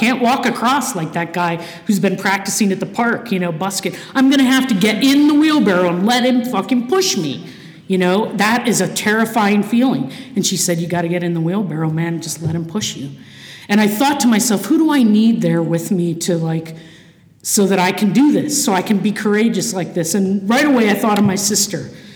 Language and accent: English; Cleveland, Ohio, United States; like that's where I grew up, in a small town in Ohio. Although I have to say I'm from Cleveland, the Cleveland area.